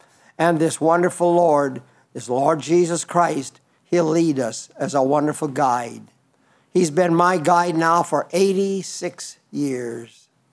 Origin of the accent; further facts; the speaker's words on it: United States; born there; but I was born in America.